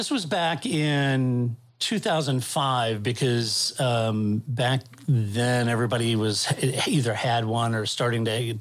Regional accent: United States; And certainly as an American, and what sites there were, I won't mention names

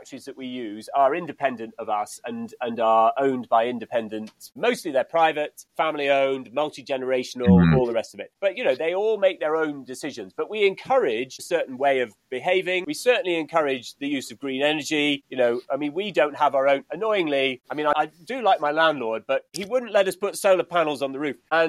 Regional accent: Edinburgh, Scotland, United Kingdom; I was outdoors all the time as a kid. I was very lucky. I grew up in Edinburgh.

